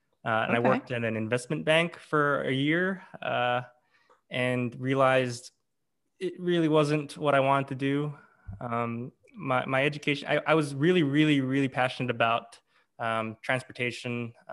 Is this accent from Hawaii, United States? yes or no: yes; Hawaii, United States; now in California, United States; I am a native Hawaiian, born and raised in Hawaii, was surrounded by water, but never really was interested in it until I moved to California